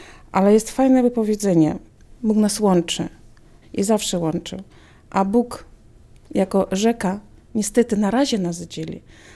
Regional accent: Lahishyn, Brest Region, Belarus; now in Pinsk, Belarus; tam, gdzie ja się urodziłam, w Łogiszynie, sama pochodzę z Łogiszyna, bo teraz mieszkam w Pińsku.

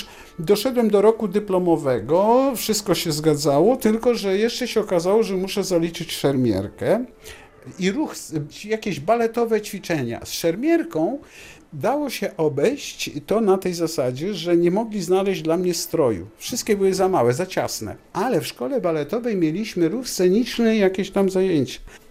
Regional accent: Szczecin, West Pomeranian Voivodeship, Poland; jestem szczecinianinem.

